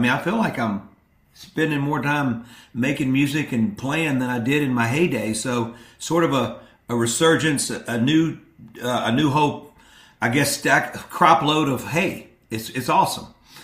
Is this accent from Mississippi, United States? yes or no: yes; Mississippi, United States; And growing up in Mississippi, you're caught between all of these musical styles.